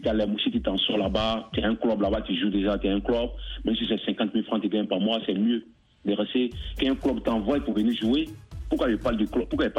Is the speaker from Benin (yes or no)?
no; Côte d’Ivoire; Il y avait la guerre chez moi en Côte d'Ivoire, ça c'est un.